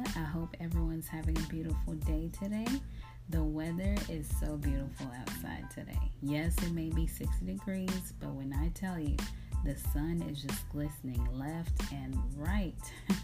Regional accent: Mombasa, Mombasa County, Kenya; I was born and raised in Mombasa, Kenya. Yes, I do speak the language fluently, Swahili

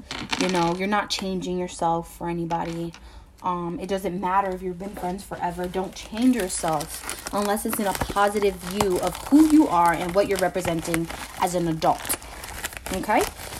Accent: Newark, New Jersey, United States; Yeah, I'm Puerto Rican as fuck. And I'm from Newark, New Jersey, right?

